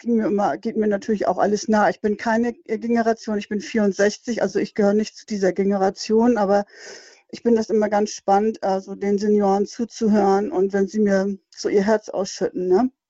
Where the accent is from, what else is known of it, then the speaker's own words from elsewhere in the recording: Arnsberg, North Rhine-Westphalia, Germany; born there; ich bin in Arnsberg geboren, wo ja auch vor 800 Jahren mal eine Marienerscheinung war.